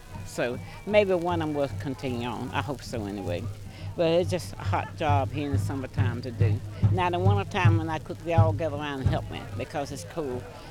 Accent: Virginia, United States; I'm from the Monacan Nation

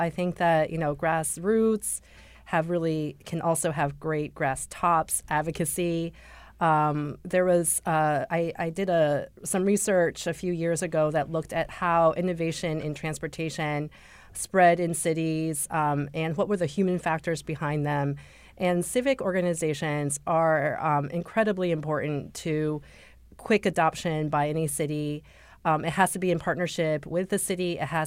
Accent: Syracuse, New York, United States; I grew up in Syracuse, so I'm really excited to see what has happened in Rochester since I last visited.

